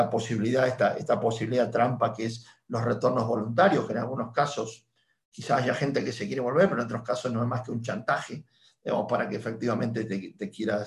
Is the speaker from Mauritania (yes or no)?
yes; Mauritania; Por ejemplo, yo soy de Mauritania y Mauritania no me reconoce como de ese país.